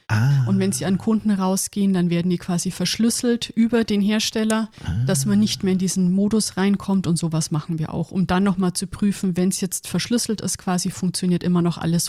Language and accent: German; Bavaria, Germany; now in Erlangen, Germany; 35, aus der Region Erlangen, mal aufgewachsen bei Augsburg